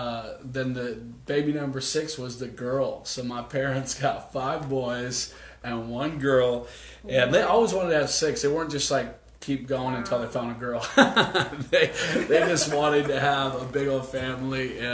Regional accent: Minnesota, United States; So so we grew up in Minnesota area and you know, kind of lived there

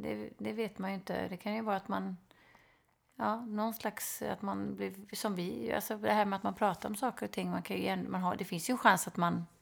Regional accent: Småland, Sweden; Då man hade en trappa där jag växte upp ner i Småland.

